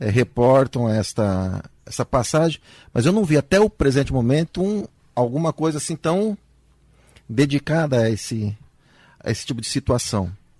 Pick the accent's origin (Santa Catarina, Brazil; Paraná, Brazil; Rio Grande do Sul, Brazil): Paraná, Brazil; Guaraci; born there; Daí eu percebi que eu nasci em Guaraci. Guaraci deve ter 60 anos de idade.